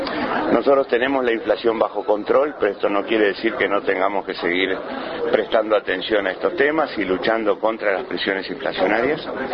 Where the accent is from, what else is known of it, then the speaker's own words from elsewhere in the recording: Uruguay; como uruguayo